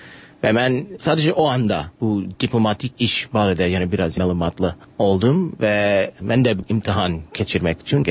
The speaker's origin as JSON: {"language": "Azerbaijani", "region": "New York", "country": "United States", "tie": "born there", "second_language": "Azerbaijani", "said": "New York'da anadan oldum."}